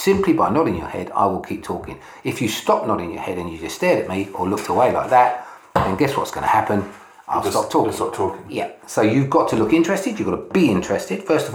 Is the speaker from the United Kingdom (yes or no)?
yes; Brixton, London, United Kingdom; Okay, so I was born and bred in Brixton.